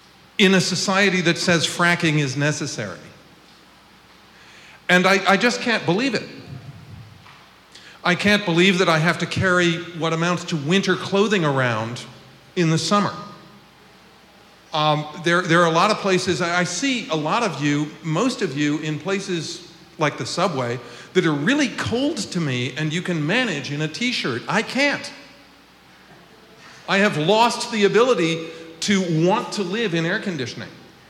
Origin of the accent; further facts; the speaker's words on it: United States; now in Zurich, Switzerland; Well, greetings from an American who lives in Zurich, Switzerland.